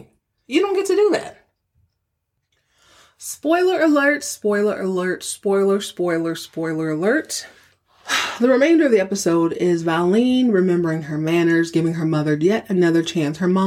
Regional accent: the South, United States; I was raised in the South too.

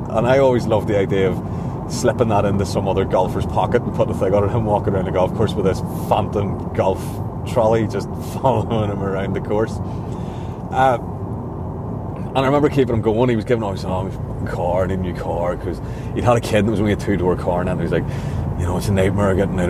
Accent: Belfast, Northern Ireland, United Kingdom; we're from Belfast

